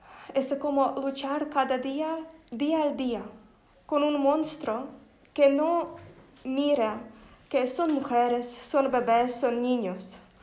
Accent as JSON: {"language": "Spanish", "country": "Ukraine", "said": "Como ucraniana puedo decir que ya hace un mes de guerra"}